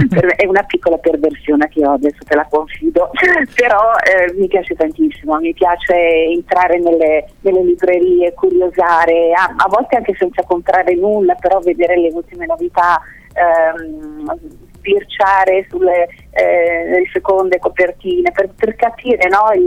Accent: Brescia, Lombardy, Italy; poi anche a Brescia, che è la mia città natale.

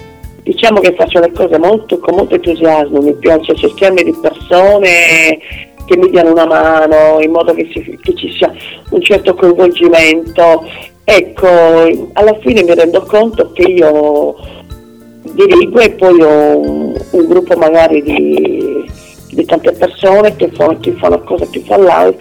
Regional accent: Sardinia, Italy; la Sardegna, non perché sia la mia terra

